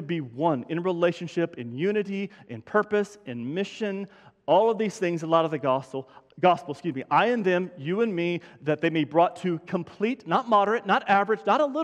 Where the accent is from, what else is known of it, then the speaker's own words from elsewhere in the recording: Denver City, Texas, United States; he and I grew up in Denver City, where I grew up, shocker, in a small church.